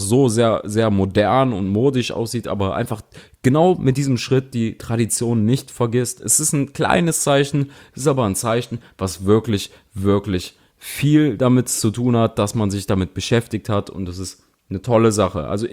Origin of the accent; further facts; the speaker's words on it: Cologne, North Rhine-Westphalia, Germany; Ich bin Kölner, ich weiß, was Enthusiasmus im eigenen Fußballverein bedeutet